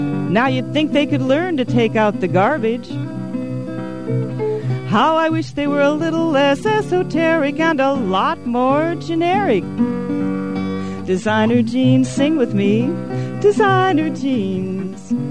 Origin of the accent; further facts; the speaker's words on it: Michigan, United States; now in Camden, United States; Well, I'm originally from Michigan.